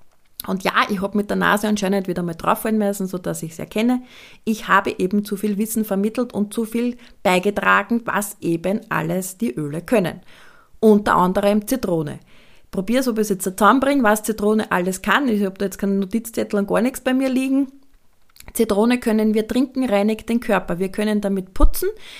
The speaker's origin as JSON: {"language": "German", "country": "Austria", "said": "Und dann sind wir Österreicher halt so erzogen"}